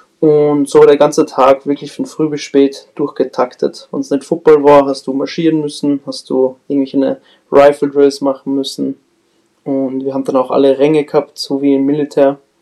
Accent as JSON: {"language": "German", "region": "Salzburg", "country": "Austria", "said": "bin aus der Nähe Salzburg, also Salzburg-Stadt, bin 26 Jahre alt"}